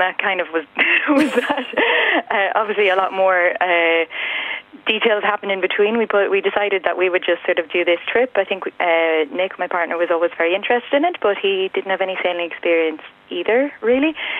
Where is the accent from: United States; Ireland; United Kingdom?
Ireland; Monaghan, Ulster; growing up in Monaghan, it's very agricultural background.